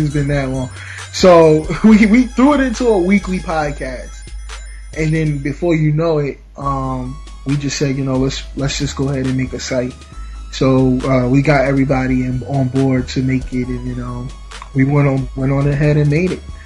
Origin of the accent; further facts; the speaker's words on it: Newark, New Jersey, United States; now in Montclair, United States; I'm from Newark, New Jersey. I mean, I currently am not in Newark, New Jersey. I'm in Montclair, but I'm from Newark, New Jersey, and that's where I grew up